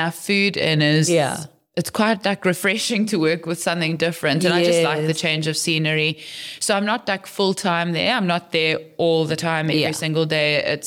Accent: Western Cape, South Africa; I'm from the Cape. So I'm still like a province girl at heart

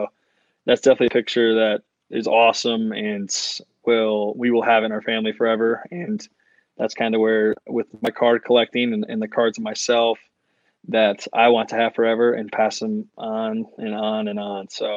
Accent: Iowa, United States; So we collect players that have gone to Iowa State University because we're from Iowa.

